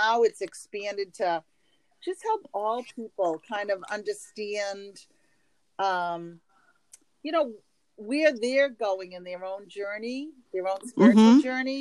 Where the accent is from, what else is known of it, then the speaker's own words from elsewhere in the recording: Boston, Massachusetts, United States; accent: Boston; Can you guys hear my Boston accent? I try not to like put it on.